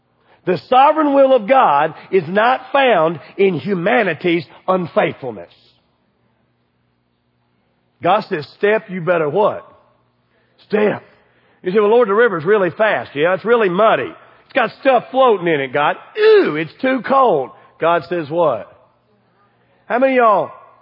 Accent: Kentucky, United States; I am from Kentucky. I like grits. I eat pork. I fry stuff and like it.

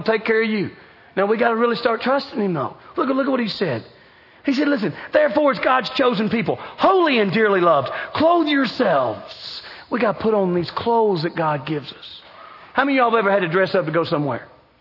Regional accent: Kentucky, United States; And I had a big old truck, and I was from Kentucky, and it had a license plate on it.

